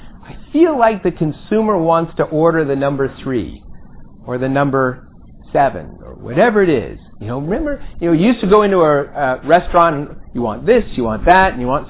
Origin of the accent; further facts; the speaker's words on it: California, United States; I grew up in California.